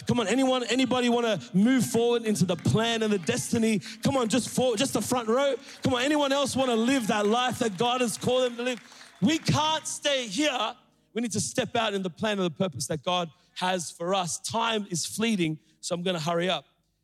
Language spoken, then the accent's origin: English; Sri Lanka; I grew up as a Sri Lankan. For those of you who don't know, I'm from Sri Lanka. That's my culture, that's my people.